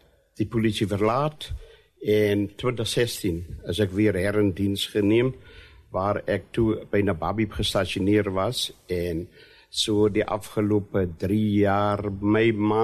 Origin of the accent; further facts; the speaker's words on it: Okiep, Northern Cape, South Africa; ek is gebore in Oukiep, opgegroei in Oukiep, gematrikuleer by destydse Berse Hoërskool